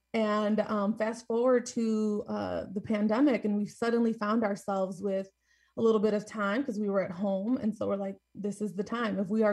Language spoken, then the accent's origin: English; Waukegan, Illinois, United States; I grew up in Waukegan, and it is a very diverse community.